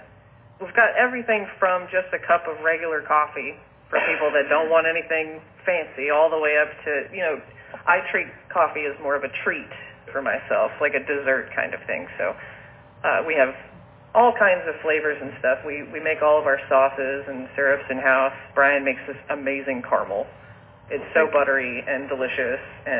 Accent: Nashville, Tennessee, United States; I grew up in Nashville, so it was very fast-paced and all that, which I like, but I'm a slower person.

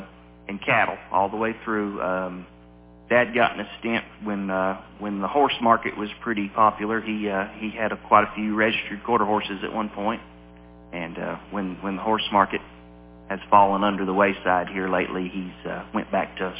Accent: Tennessee, United States; now in Clay County, United States; I'm originally an East Tennessee boy, born and raised just outside of Morris

